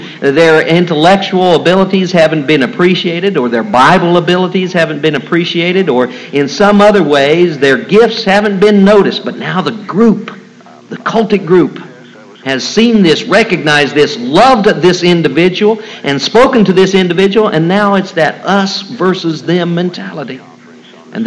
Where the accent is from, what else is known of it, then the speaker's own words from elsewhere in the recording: Columbus, Ohio, United States; I can remember growing up in Columbus, and we'd have school programs